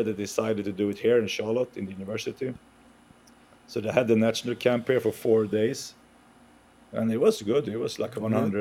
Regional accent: Sweden; No, I'm from Sweden.

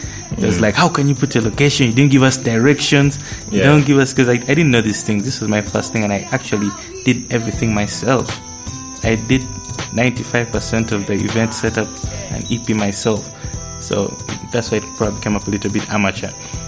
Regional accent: Jinja, Eastern Region, Uganda; I'm from Jinja, I can rap and I make nice beats.

